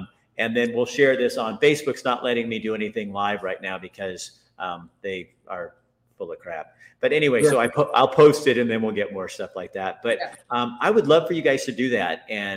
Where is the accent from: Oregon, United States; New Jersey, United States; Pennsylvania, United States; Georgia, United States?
Oregon, United States; Eugene; I said, I'm from Eugene, Oregon.